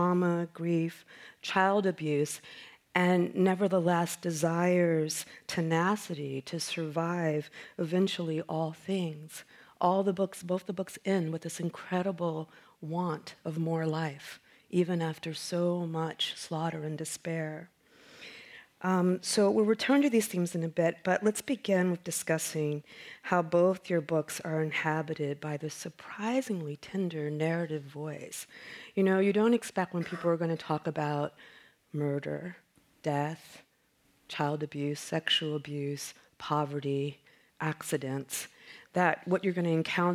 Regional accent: Compton, California, United States; born there; when I was born here in Compton in 1964, one out of three African Americans were from Louisiana.

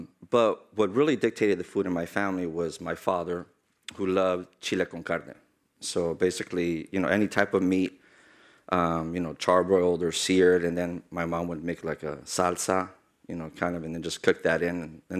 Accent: Montebello, California, United States; also born or lived in Highland Park; I was born in, in Highland Park. Mm-hmm. So I lived there about 5 years, and then we moved to Montebello. So basically, up until college, I was kind of on the east side of Los Angeles.

